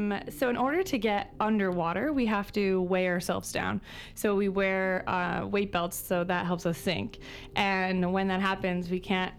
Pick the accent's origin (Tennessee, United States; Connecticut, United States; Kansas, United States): Connecticut, United States; So for me, I'm from the States. So I'm from Connecticut. It's near New York. And so I spent a lot of time kind of on the shore as a kid.